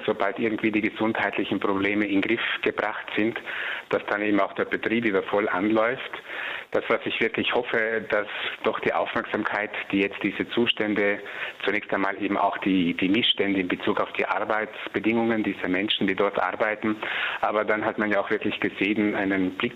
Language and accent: German; Trentino-Alto Adige, Italy; ich denke jetzt auch in meiner Heimat in Südtirol